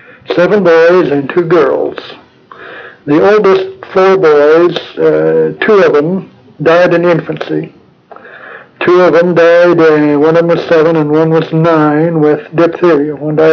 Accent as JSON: {"language": "English", "town": "Silver Cliff", "region": "Colorado", "country": "United States", "tie": "born or raised there", "said": "Yes, yes. I grew up in Silver Cliff. I went through the eighth grade in Silver Cliff."}